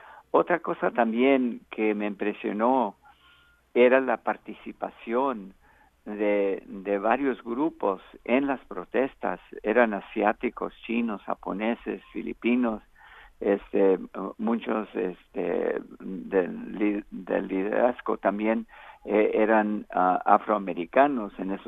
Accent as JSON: {"language": "Spanish", "town": "Fresno", "region": "California", "country": "United States", "said": "casi todos nosotros que vinimos de Fresno y la zona de Fresno, o sea de Ridley, o sea de Madera, o sea de Selma, ni se diga de Parlier."}